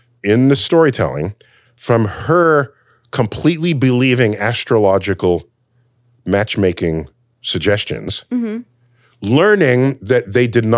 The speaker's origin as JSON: {"language": "English", "town": "Bronx", "region": "New York", "country": "United States", "tie": "born or raised there", "said": "For goodness, she grew up in Alaska, and I grew up in the Bronx."}